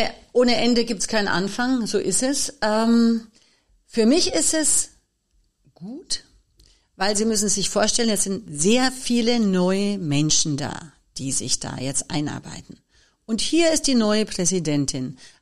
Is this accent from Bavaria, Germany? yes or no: yes; Munich, Bavaria, Germany; Ich komme aus München. Man hört es vielleicht ein bisschen. Ich bin also CSU-sozialisiert.